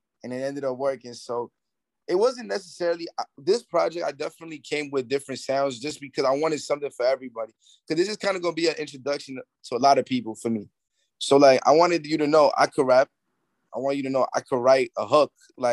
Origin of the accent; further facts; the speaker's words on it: New York, United States; I'm from New York, but I'm not going to always have the boom bap stuff.